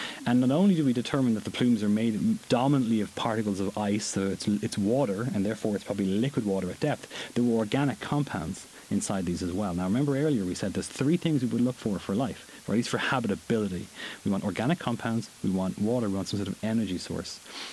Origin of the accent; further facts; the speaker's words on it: Ireland; I come from Ireland, so if you imagine basically Britain and Ireland together